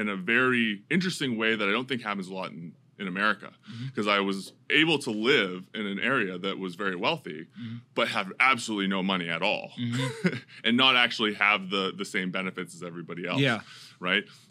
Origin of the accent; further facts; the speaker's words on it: Okotoks, Alberta, Canada; Yeah. So I grew up in Okotoks, Alberta. It's mm-hmm. a small town outside of Calgary in mm-hmm. Western Canada, about 20,000 people in my town at the time.